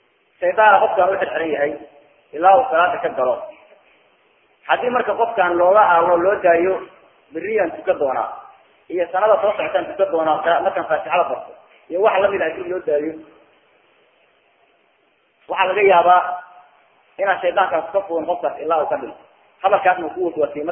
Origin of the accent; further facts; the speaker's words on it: Somalia; من العربية من الصومالية أنا عجمية صومالية